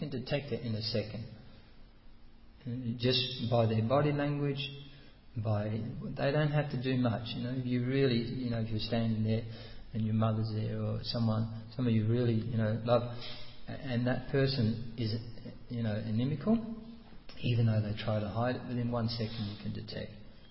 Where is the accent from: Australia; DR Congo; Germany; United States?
Australia; accent: Australian; It's my Australian accent.